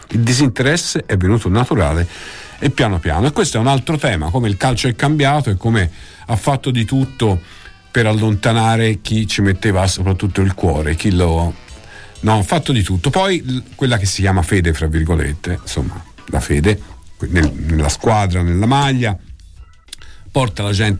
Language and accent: Italian; Tuscany, Italy; born there; Sono nato a Campo di Marte e vivo alle Cure.